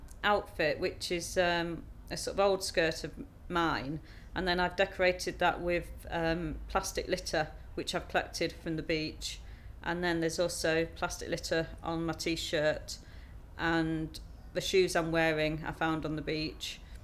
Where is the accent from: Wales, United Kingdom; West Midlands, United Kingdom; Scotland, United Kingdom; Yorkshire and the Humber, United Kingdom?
Yorkshire and the Humber, United Kingdom; Cleethorpes; I'm 36 and I'm from Cleethorpes.